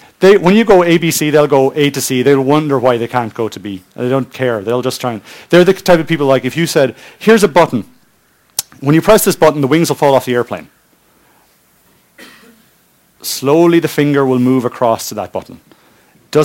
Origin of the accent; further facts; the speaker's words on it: Ireland; now in Stavanger, Norway; I'm actually Irish, and I live up in Norway.